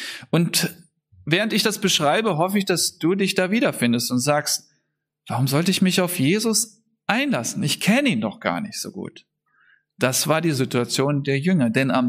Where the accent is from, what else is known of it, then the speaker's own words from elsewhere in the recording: Euskirchen, North Rhine-Westphalia, Germany; ich komme aus Euskirchen